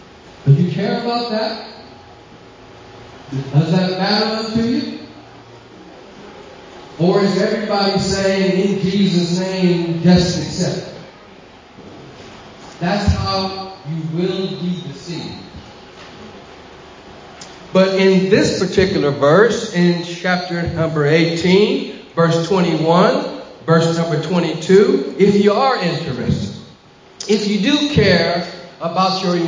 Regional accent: California, United States; And I'm looking down, saying, look, man, I'm from California.

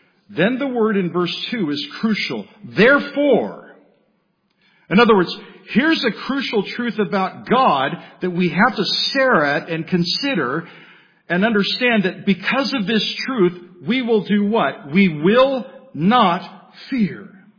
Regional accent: California, United States; also born or lived in Okinawa; I grew up in Southern California, earthquake country. lived in Okinawa.

